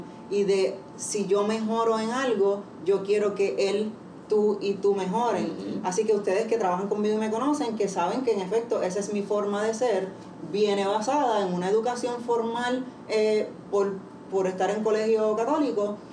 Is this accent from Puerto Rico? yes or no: yes; Guaynabo, Puerto Rico; Pues somos los dos de Guaynabo, somos del campo